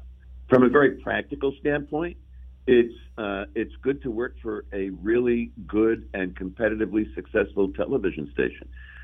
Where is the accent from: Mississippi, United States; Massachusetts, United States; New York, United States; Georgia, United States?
New York, United States; New York City; now in Philadelphia, United States; I grew up in New York City. Going back to New York had absolutely no appeal to me. I love Philadelphia.